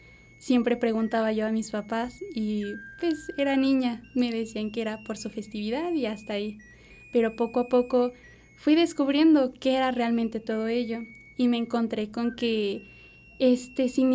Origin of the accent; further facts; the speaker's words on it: Milpa Alta, Mexico City, Mexico; Y el día de hoy tengo la fortuna de representar a mi pueblo, a mis bellas raíces, Villa Milpa Alta